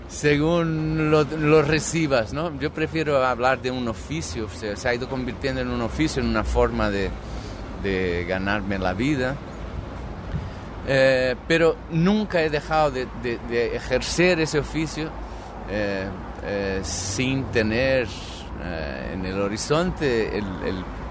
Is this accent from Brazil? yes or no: yes; Brazil; Spanish is a second language; Es triste constatar que nuestro único consuelo como brasileños es este, pero que en Brasil la cosa es muy fea